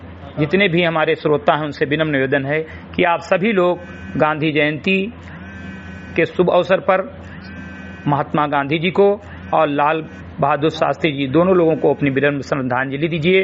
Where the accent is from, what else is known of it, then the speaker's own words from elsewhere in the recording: Samrigarhi, Uttar Pradesh, India; ग्राम सभा समरीगढ़ी विकासखंड मैनपुरवा जनपद बहराइच का मूल निवासी हूँ